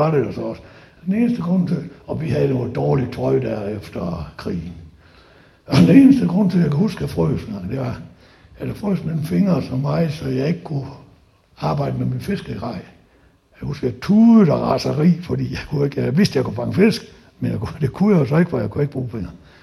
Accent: Central Denmark Region, Denmark; born there; jeg er født i Danmark, og så helt specielt Vestjylland selvfølgelig.

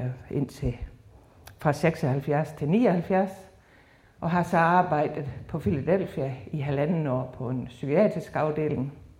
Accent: Dejbjerg, Central Denmark Region, Denmark; Jeg er opvokset i Dejbjerg i Vestermarp på en gård sammen med fire søskende.

